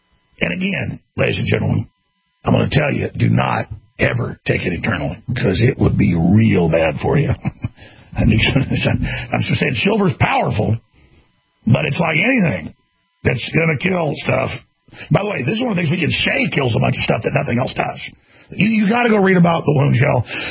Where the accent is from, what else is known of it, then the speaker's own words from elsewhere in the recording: United States; I'm from the United States, and I've been a drunk before.